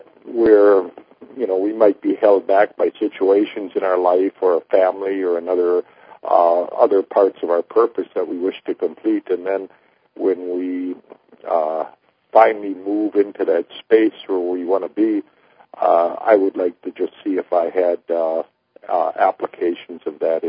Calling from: Connecticut, United States; I'm calling from Connecticut.

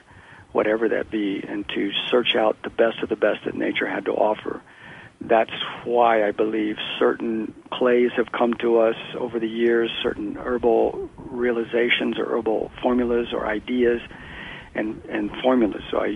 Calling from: Oregon, United States; Just at the bottom. We're 15 miles from the California border.

